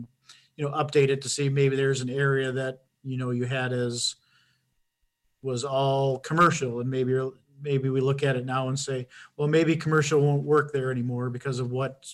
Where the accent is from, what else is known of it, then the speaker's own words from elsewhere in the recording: Wisconsin, United States; I grew up in Wisconsin, but I moved back to Wisconsin and for this position in 2017.